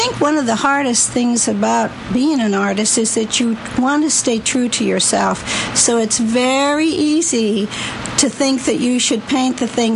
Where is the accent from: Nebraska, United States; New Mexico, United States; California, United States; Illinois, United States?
Nebraska, United States; Wilber; No, I'm from Wilbur, Nebraska, which is a Czechoslovakian town.